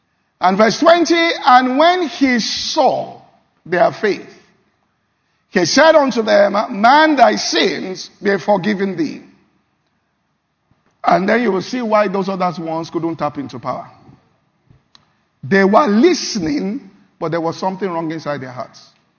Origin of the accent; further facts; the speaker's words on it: Nigeria; a good number of us were Nigerians. We came from Nigeria.